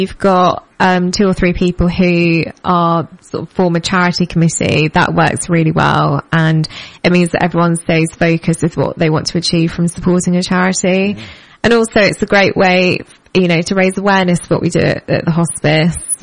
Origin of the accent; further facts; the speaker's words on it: United Kingdom; I think, you know, we're very British, aren't we?